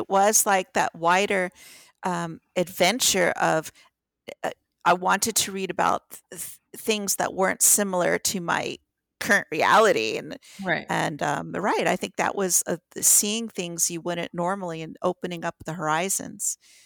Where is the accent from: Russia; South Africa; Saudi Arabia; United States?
United States; New York; moved away as an adult; I grew up in New York, okay. and it was a semi-urban area on mm-hmm. Long Island.